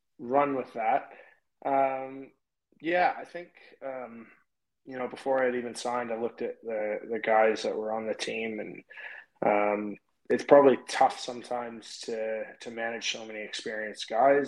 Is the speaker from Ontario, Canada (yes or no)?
yes; Toronto, Ontario, Canada; I'm going to have to stick with my hometown Jays.